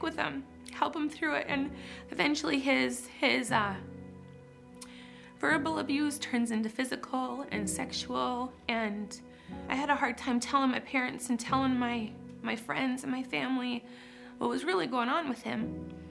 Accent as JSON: {"language": "English", "town": "Jim Falls", "region": "Wisconsin", "country": "United States", "tie": "born or raised there", "said": "I was born and raised in Jim Falls in a Christian family with two wonderful, still married Christian parents."}